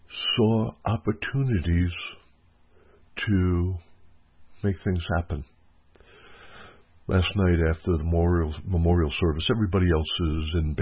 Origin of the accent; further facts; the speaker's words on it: Florida, United States; We're from Florida. We're wearing sandals and no socks.